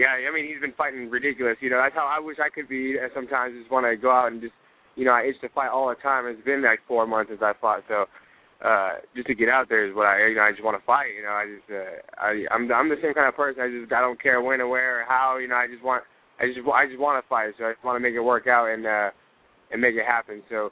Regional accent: Yakima, Washington, United States; And I'm from Yakima, so I guess that doesn't like fall on the TV ratings or something.

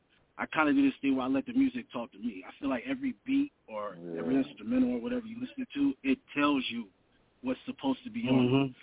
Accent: Midwest, United States; now in Las Vegas, United States; I'm from right now I live out in Las Vegas. I'm from the Midwest

